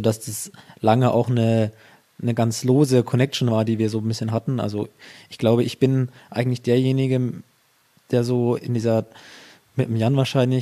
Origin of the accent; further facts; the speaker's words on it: Ansbach, Bavaria, Germany; weil ich ja auch gar nicht aus Erlangen stamme. Also ich komme aus der Ansbacher Gegend, fahre da ungefähr mit dem Auto eine Stunde.